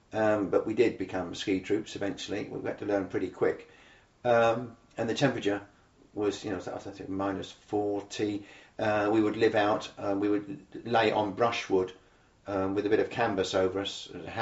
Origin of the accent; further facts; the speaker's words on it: South West England, United Kingdom; Not so the British commandos. We come from Devon. We know all about this.